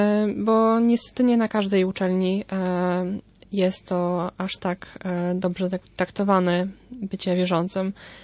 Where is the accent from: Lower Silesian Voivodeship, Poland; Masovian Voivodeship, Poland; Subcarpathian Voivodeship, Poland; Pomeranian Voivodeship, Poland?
Pomeranian Voivodeship, Poland; zastanawiałam się, czy zostać u mnie na Pomorzu, gdzieś na uczelni